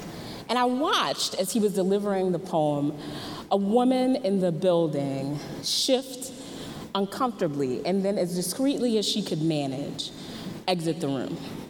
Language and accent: English; New Orleans, Louisiana, United States; I know that a lot of you know that I am from New Orleans.